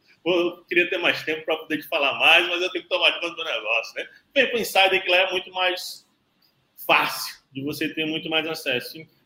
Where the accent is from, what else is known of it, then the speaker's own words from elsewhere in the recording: Teresina, Piauí, Brazil; É Teresina, no estado do Piauí. Aqui a gente está no Nordeste.